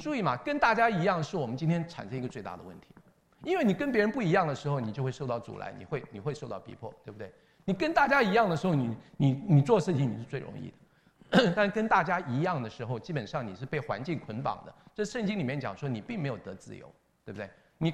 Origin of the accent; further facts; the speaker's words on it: Taiwan; 鬼节啊，在台湾是很那个时候，现在也是这样，非常迷信的。就我们小时候在七月啊